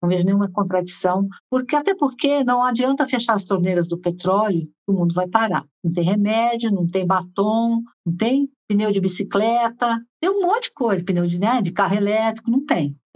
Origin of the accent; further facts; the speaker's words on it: São Paulo, Brazil; eu sou paulistana, mas eu ia para o sítio todas as férias.